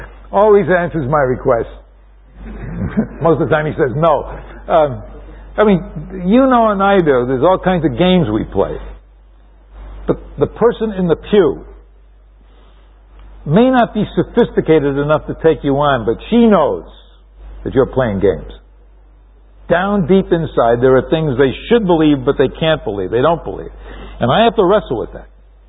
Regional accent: New York City, New York, United States; I think of growing up in New York City in the midst of a concrete jungle.

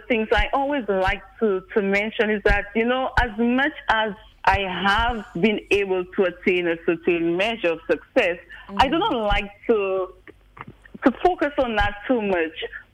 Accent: Liberia; And I was raised in a single parent family for most of my life. Well, I grew up in Liberia, and I spent some time overseas, of course, with studying, and I worked overseas for a few years as well

